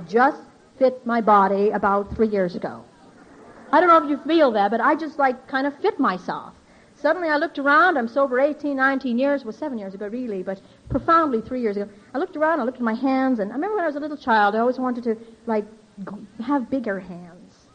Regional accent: Ireland; Now, I'm Irish. I embellish.

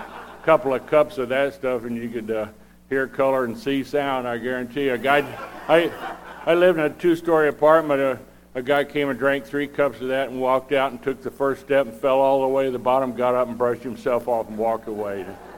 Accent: Texas, United States; also born or lived in Oklahoma; I grew up in the Midwest, Texas, Oklahoma, Panhandle, where the men are men and the sheep are unscared. No man's land.

